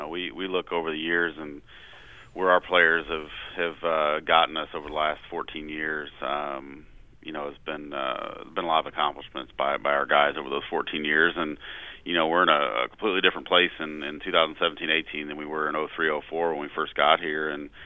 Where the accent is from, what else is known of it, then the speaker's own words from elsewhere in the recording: Peoria, Illinois, United States; growing up, I grew up in Peoria. Peoria is a huge basketball town, and it's in Peoria, everybody played.